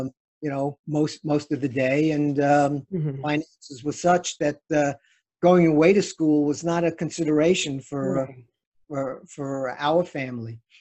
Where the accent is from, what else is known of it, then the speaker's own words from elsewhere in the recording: New York, United States; I spent probably the first 25 years of my life in a square mile. I moved from Pominock to Aguilar Gardens, and then when I got married, we lived in Campus Hall.